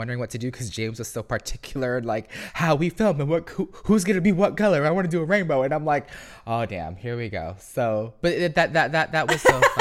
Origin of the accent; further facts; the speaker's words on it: Philippines; because I grew up insecure. Like, how can I be be this credible source or this person. Because, you know, being Filipino, like, you need a diploma, you need a degree, you need a good job